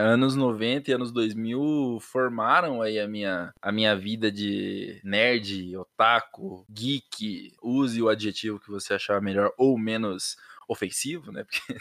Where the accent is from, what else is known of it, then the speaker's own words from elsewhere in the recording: Campinas, São Paulo, Brazil; also born or lived in Curitiba; Eu nasci em Campinas, interior de São Paulo, né? Vivi por 20 anos da minha vida aqui. Porque eu voltei a morar pra cá, cresci na casa dos meus pais, né, tenho pais separados, hoje eu moro com a minha mãe.